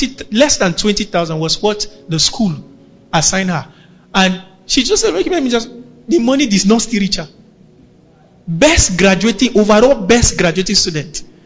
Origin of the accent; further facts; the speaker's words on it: Nigeria; I'm a Nigerian. We are really a strong people.